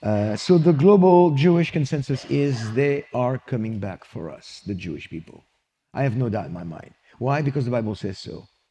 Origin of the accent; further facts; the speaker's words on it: Île-de-France, France; which happens to be the edge of Paris where my hometown is touching Paris